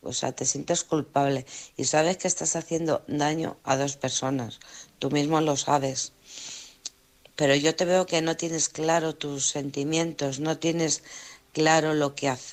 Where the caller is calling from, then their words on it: Alcorcón, Community of Madrid, Spain; de Alcorcón.